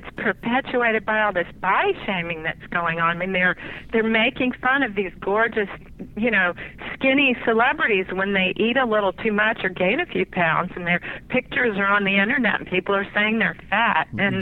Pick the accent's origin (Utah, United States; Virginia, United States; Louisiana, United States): Louisiana, United States; now in California, United States; I'm from Louisiana originally. I'm a Southern woman.